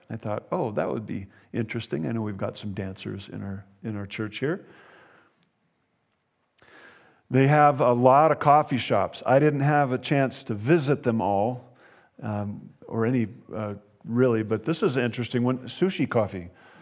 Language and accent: English; Montana, United States; It's probably because I was from Montana. I didn't need my hat on. I didn't need my gloves.